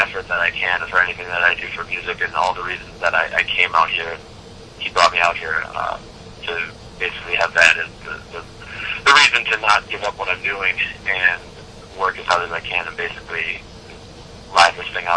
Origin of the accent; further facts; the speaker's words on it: Wisconsin, United States; also born or lived in Minneapolis; now in California, United States; Like I said, I'm from Wisconsin